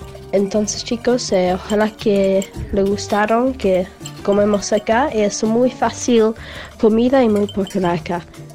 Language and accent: Spanish; England, United Kingdom; tengo 14 años y soy de Inglaterra. Una comida popular aquí es jack potato